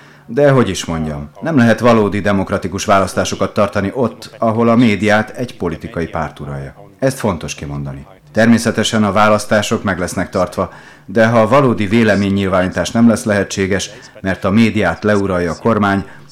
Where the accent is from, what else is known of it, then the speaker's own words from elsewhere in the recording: Poland; Nem félek, mert Lengyelországból jövök.